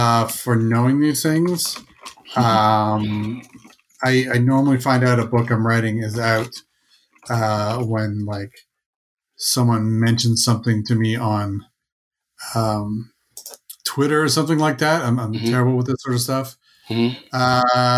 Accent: Canada; being a Canadian, it's like it's sort of a, you know, Canadian comic creator.

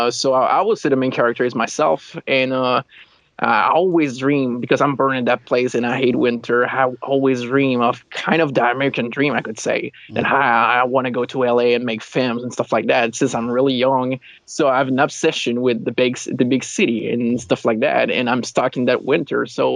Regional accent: Quebec, Canada; English is a second language; I'm from Quebec. It's the French-Canadian place in Canada, and we got like a winter that is like 8 months long.

